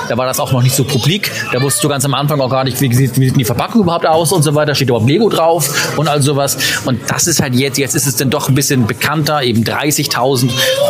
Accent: Germany; born there; Ich bin am Wasser geboren. Ja. Am Weserstrom bin ich geboren.

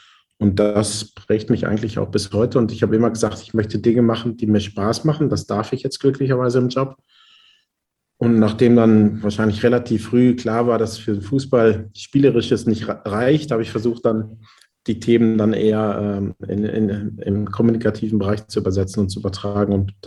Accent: Haltern am See, North Rhine-Westphalia, Germany; ich komme ja aus dem Münsterland, aus Haltern am See und bin der Zweitgeborene aus einem elterlichen Bäckereibetrieb.

